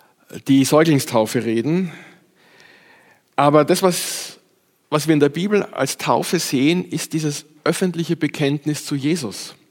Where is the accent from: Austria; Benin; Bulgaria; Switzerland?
Austria; Wie bindet man Schnürsenkel oder Schuhbänder, wie man bei uns in Österreich sagt?